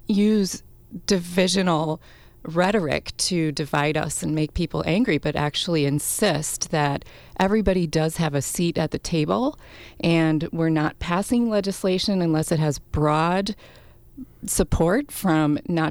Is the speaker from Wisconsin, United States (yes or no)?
yes; Wisconsin, United States; as someone who's born and raised in Wisconsin and whose whole network is here